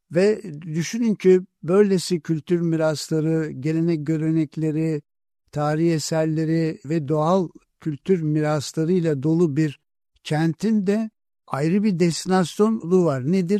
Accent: Edirne, Turkey; Yani gerçekten biz Edirneliler olarak böylesi tarihi kokan ve şehitlerimizin kanlarıyla sulanmış topraklarda yaşıyoruz.

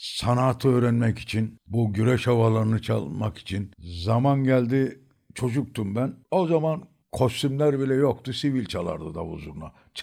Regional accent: Edirne, Turkey; born there; Edirne'de doğdum, Edirne'de Karaağaç'ta.

